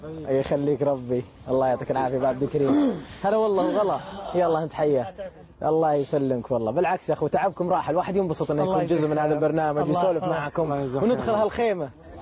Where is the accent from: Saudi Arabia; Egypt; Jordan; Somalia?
Saudi Arabia; Riyadh, Riyadh Province; أنا من الرياض من السعودية